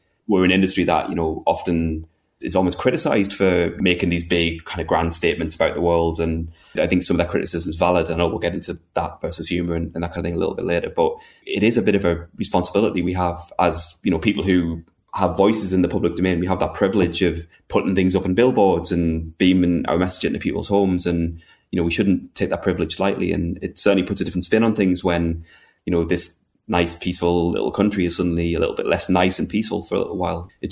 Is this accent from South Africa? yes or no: no; England, United Kingdom; now in Ireland; as an English person living in Ireland, I've always been slightly jealous of how patriotism works in Ireland.